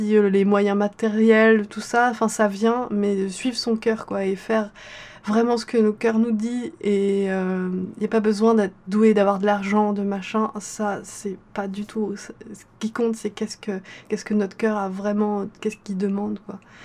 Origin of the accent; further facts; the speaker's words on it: France; j'ai grandi en France avec une éducation totalement enfin, très française, très rigide, très publique